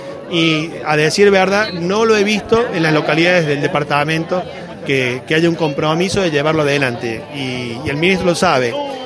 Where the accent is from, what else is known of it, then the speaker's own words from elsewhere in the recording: Sinsacate, Córdoba, Argentina; hoy somos todos sinsacatenses, yo creo que somos todos argentinos